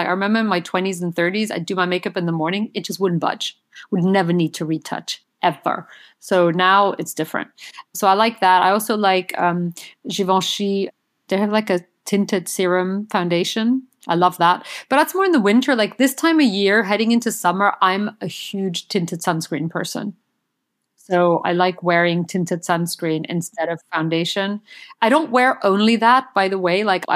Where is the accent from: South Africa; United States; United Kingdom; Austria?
Austria; you know, I'm from Austria, and in Austria, it's still like a big seller.